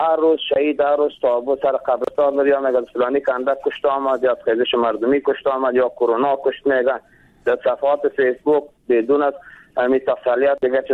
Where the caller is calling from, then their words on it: Jowzjan, Afghanistan; ما جوزجان.